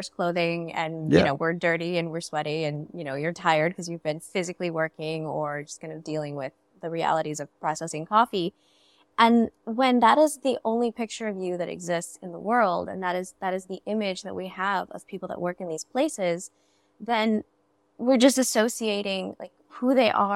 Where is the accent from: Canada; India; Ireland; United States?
India; No, I'm not Kenyan. I don't want to be a Kenyan coffee. I'm an Indian producer.